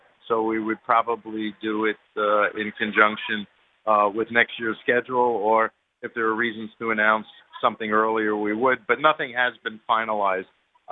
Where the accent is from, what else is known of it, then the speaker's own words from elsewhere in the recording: New York, United States; But I grew up in New York, so you can you draw your own conclusions